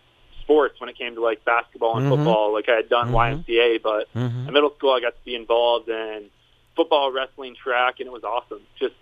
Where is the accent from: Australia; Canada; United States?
United States; Forest City, Iowa; also born or lived in Humboldt; I was born in Humboldt, Iowa. And then in that first year of my life, my parents decided to move to Forest City. Mm-hmm. So really... all I've known is Forest City.